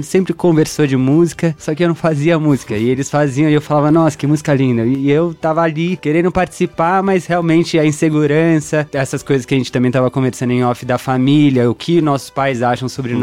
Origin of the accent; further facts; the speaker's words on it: Avaré, São Paulo, Brazil; Eu sou de Avaré também, no interior de São Paulo.